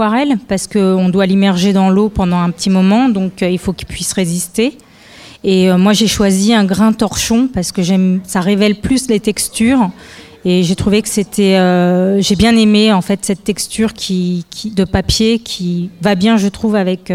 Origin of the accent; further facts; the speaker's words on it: Paris, Île-de-France, France; De loin, je viens de Paris.